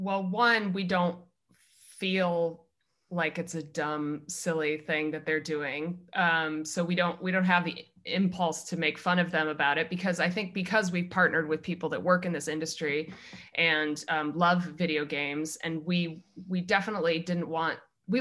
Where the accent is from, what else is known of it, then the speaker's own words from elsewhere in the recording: Midwest, United States; I think that's because I'm from the Midwest and I don't know if that exists anymore.